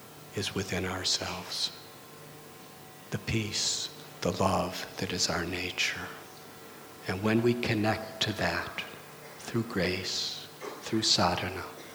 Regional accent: United States; When I was a little boy, growing up in America, my mother taught me something very special.

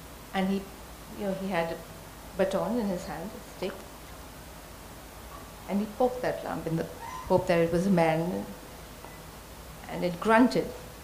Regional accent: West Bengal, India; also born or lived in South India; I'm actually from West Bengal. I grew up in the south

